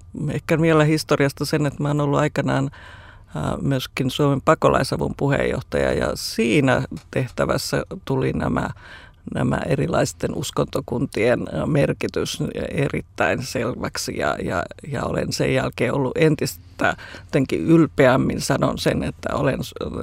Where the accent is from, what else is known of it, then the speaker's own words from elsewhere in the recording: Joutsa, Central Finland, Finland; now in Helsinki, Finland; mä oon Keski-Suomesta pieneltä Joutsan kunnasta kotoisin